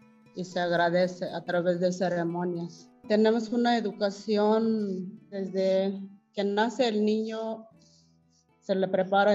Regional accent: Mexico

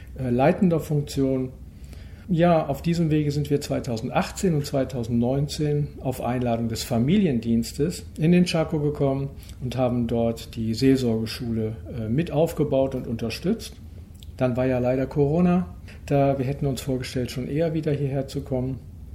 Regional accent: Germany; Wir sind Deutsche

